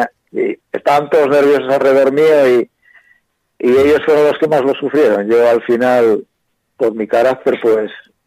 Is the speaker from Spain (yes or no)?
yes; Gijón, Asturias, Spain; Sí, soy bueno, de Gijón.